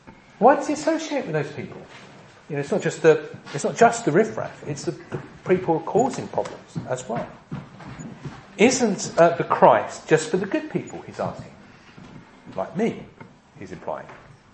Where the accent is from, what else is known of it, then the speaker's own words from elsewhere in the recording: East of England, United Kingdom; also born or lived in Wirral; I'm never quite sure what we mean by class. I'm from Essex. We have no class in every sense.